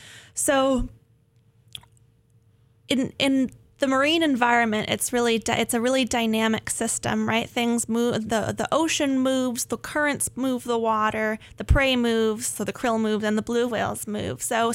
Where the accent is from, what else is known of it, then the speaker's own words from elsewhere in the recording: California, United States; I grew up in Northern California near the coast, and my parents are also both very much ocean people